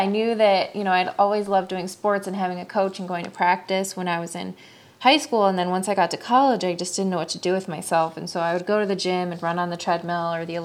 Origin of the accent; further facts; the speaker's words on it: Michigan, United States; So I grew up in Michigan.